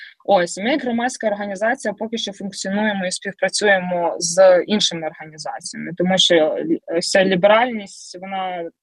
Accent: Kyiv, Ukraine; коли дізналися, що я з Києва

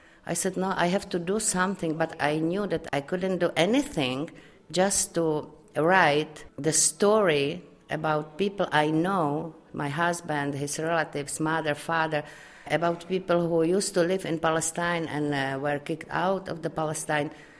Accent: Velké Bílovice, South Moravian Region, Czechia; English is a second language; I'm from Velké Bílovice, I have to say, because it is the biggest wine village in Czech Republic.

